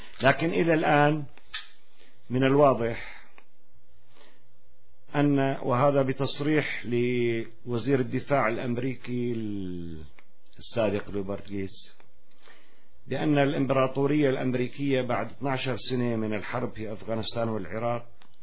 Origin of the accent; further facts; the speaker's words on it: Syria; لكن يجب أن نبدأ تدريجيا كسوريين أن نأخذ زمام المبادرة بأيدينا